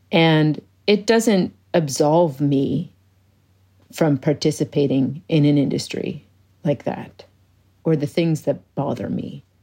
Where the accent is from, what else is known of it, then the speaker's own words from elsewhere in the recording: Nova Scotia, Canada; And I grew up in Cape Breton. This was the home to the Sydney Tar Ponds, which was, for the longest time, the largest toxic waste site in North America.